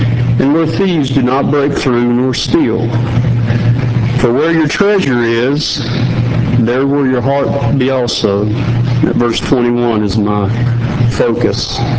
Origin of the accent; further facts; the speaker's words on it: Appalachia, United States; But originally I'm from the Appalachian Mountains.